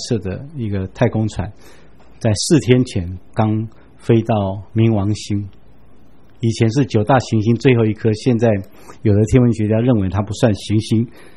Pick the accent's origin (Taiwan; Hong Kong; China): Taiwan; 我以前都觉得不晓得中国我们台湾人为什么称它叫圣母峰